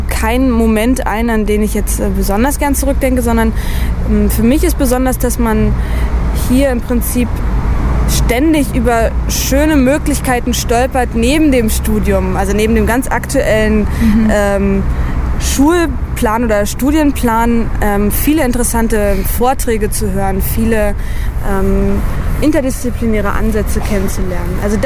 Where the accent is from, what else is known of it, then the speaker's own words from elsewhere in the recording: Berlin, Germany; ich bin 24 Jahre alt und ich komme aus Berlin.